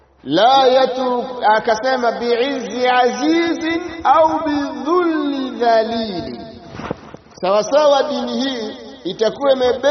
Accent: Mwanza, Tanzania; Mimi ninatokea Mwanza, kwa Mwanza huko tulipo tunakutambueni

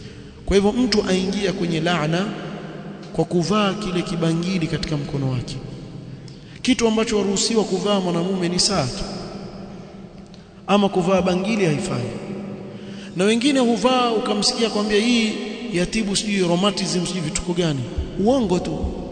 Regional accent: Kenya; kule kwetu Kenya kumeingia hizo shanga zile.

